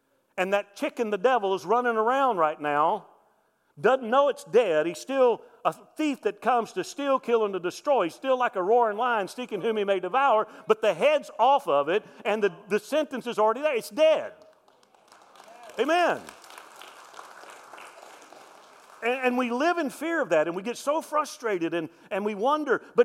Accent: Alabama, United States; And again, I'm from South Alabama, okay?

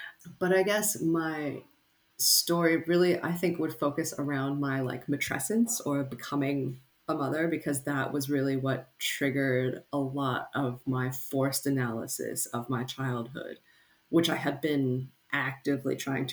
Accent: Cincinnati, Ohio, United States; moved away as an adult; now in Australia; I am born and raised in Cincinnati, Ohio.

